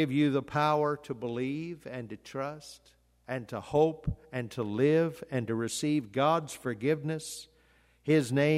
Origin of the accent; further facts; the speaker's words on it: Bolivar, Missouri, United States; I remember years ago when I was still growing up in Bolivar, my dad worked at Southwest Baptist University